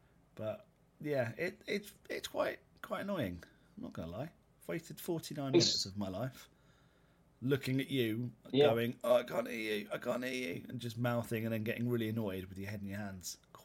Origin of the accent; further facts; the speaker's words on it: England, United Kingdom; Now, is it because we're English?